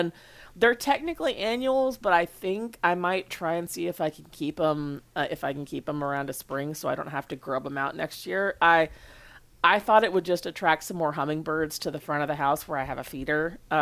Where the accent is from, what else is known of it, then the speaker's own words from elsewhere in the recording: Tennessee, United States; because we're from not too far apart in Tennessee, and just hearing her accent puts me straight back at home.